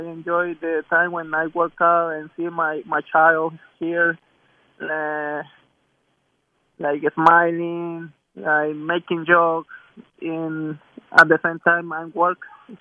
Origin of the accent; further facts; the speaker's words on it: El Salvador; English is a second language; it's a small country, but we all love soccer in El Salvador.